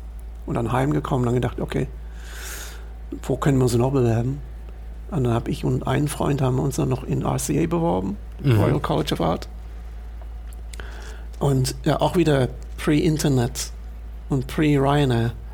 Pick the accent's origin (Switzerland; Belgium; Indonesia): Belgium; man kann es als Belgier doch.